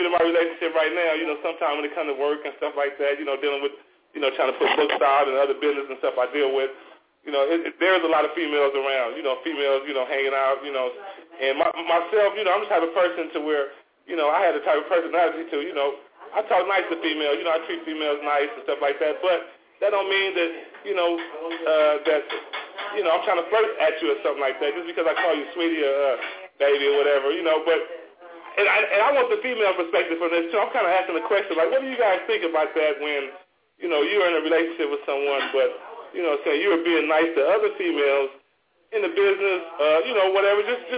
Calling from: Los Angeles, California, United States; down here on the West Coast, Los Angeles.

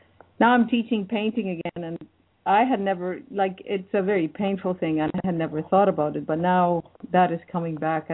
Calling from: Canada

